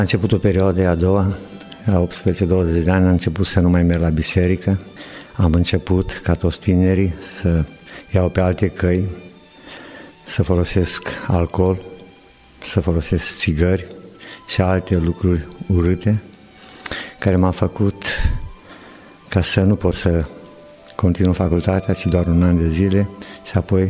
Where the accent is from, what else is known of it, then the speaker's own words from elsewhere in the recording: Bicaz, Neamț County, Romania; primii 18 ani, am copilărit în Bicaz, am făcut școala generală în Bicaz, am terminat, apoi am făcut un liceu industrial, cum se făcea în vremurile acelea, la Sighetul Mărmației